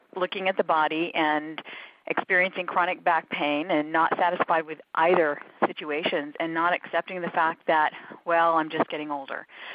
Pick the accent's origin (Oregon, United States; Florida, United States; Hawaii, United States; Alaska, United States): Hawaii, United States; I grew up in Hawaii, and I did a lot of body surfing and was just always outside, walking, running, jogging for fun.